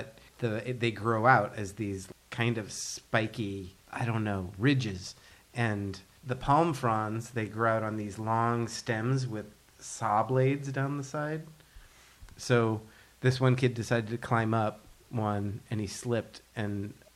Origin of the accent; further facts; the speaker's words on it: Arizona, United States; I grew up in Arizona. There are lots of palm trees there.